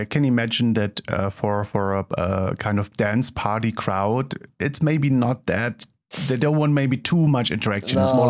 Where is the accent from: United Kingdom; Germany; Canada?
Germany; I'm from Germany.